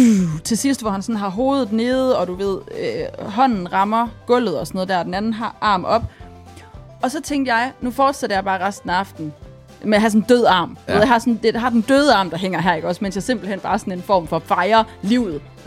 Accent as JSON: {"language": "Danish", "region": "Jutland", "country": "Denmark", "said": "Vi er vel fra Jylland."}